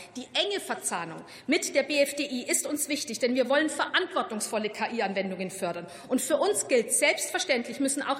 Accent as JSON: {"language": "German", "town": "Regensburg", "region": "Bavaria", "country": "Germany", "tie": "born or raised there", "said": "in meiner Heimatstadt Regensburg"}